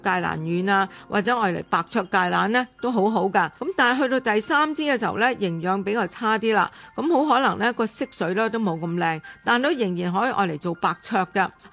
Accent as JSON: {"language": "Cantonese", "region": "Guangdong", "country": "China", "said": "我哋广东人好中意食嘅"}